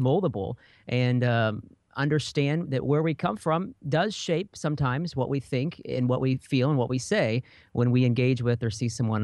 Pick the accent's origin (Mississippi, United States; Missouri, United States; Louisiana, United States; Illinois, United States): Missouri, United States; just for instance, my hometown, 0.5%. Black, according to the census data in 2010